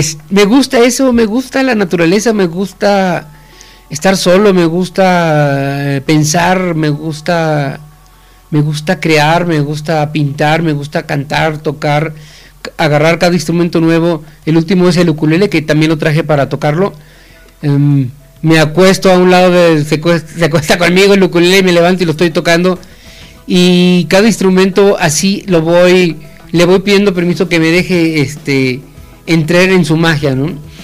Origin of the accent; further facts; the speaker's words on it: Monterrey, Nuevo León, Mexico; Yo soy de Monterrey y ahí nací, es mi ciudad, la amo con todo el corazón.